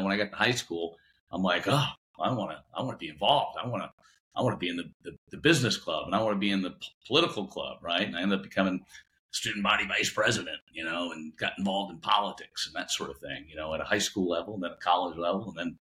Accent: Valrico, Florida, United States; I was born in Tampa, Florida, to a hardworking mom and dad.

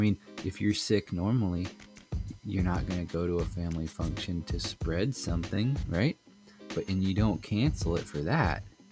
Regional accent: Ohio, United States; I mean, I'm from Ohio, so I've got friends up there

